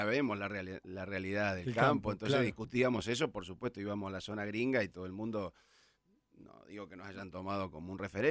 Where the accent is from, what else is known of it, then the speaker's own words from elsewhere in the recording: Sunchales, Santa Fe, Argentina; now in Santa Fe, Argentina; Yo soy de Sunchales, soy un inmigrante a Santa Fe, así que.